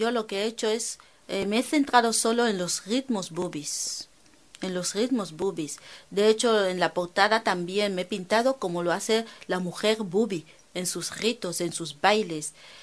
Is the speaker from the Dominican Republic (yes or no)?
no; Bioko, Equatorial Guinea; conozcan Guinea Ecuatorial, conozcan la isla de Bioko, que es una isla maravillosa, bonita.